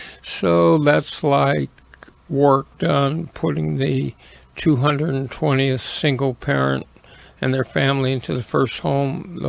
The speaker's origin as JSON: {"language": "English", "town": "Los Angeles", "region": "California", "country": "United States", "tie": "born or raised there", "said": "So I grew up in West Los Angeles, and I went to UCLA for a year."}